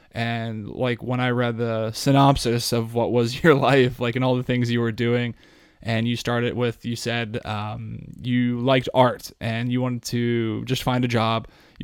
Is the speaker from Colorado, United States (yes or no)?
yes; Colorado Springs, Colorado, United States; now in Washington, United States; And I see this guy from my hometown of Colorado Springs on Shark Tank.